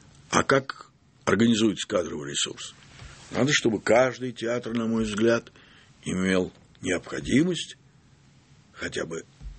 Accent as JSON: {"language": "Russian", "town": "Saratov", "region": "Saratov Oblast", "country": "Russia", "said": "может, от того, что я из провинции, из Саратова, из семьи хорошей, порядочной, что ли, да?"}